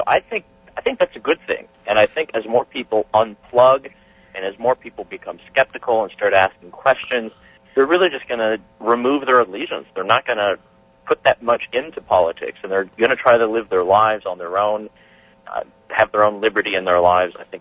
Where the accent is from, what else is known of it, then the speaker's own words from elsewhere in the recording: North Carolina, United States; I grew up in North Carolina, and my family was ostracized because we didn't go to church, and we weren't involved in these things.